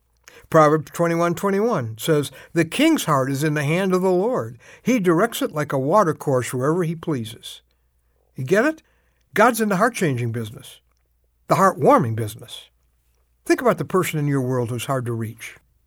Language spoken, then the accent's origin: English; Midwest, United States; also born or lived in Northeast; I grew up in the Midwest, and I lived in the Northeast, so I can handle snow.